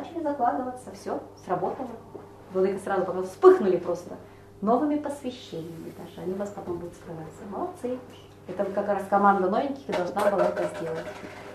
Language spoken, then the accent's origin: Russian; Kazakhstan; moved away as an adult; now in Novosibirsk, Russia; уехала я из Казахстана, мы тогда родители в Казахстане жили, я приехала в Новосибирск, ну, в общежитии тут жила все